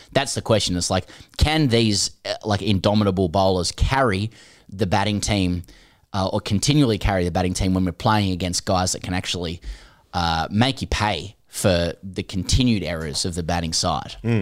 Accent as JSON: {"language": "English", "country": "Australia", "said": "It's my right as an Australian to go in with full ignorance"}